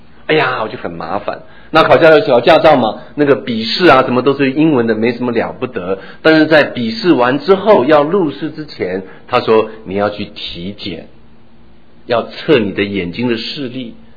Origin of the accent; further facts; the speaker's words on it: China; 像我们中国人说吃饱啦啊，什么这一类的就擦肩而过